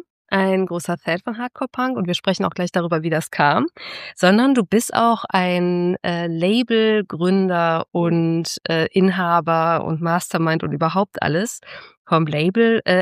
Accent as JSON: {"language": "German", "country": "Germany", "said": "Ja, als Deutsche essen wir so gerne Kartoffeln, dass sie sogar unser Spitzname geworden sind."}